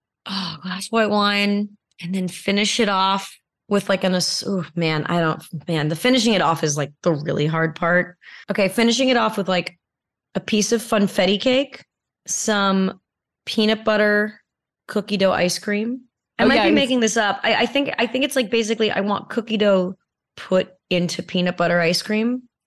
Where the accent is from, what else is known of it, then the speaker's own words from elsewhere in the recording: California, United States; And then I grew up in California and, you know, Mexican food is unbelievable.